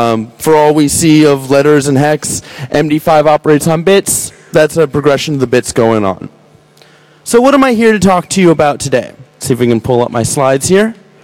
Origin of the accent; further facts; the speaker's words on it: United States; I'm out here from the States, having a great time out here.